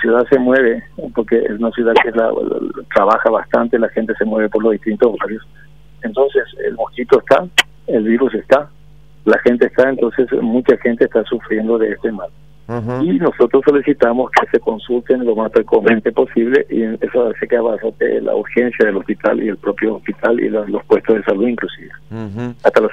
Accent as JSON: {"language": "Spanish", "country": "Paraguay", "said": "como paraguayo y como ciudadano que queremos el país."}